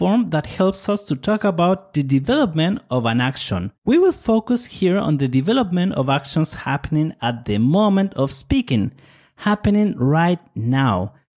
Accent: Chile; soy de Chile, I'm from Chile

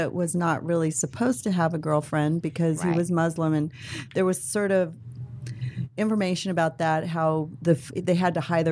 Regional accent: New Jersey, United States; I'm from Jersey.

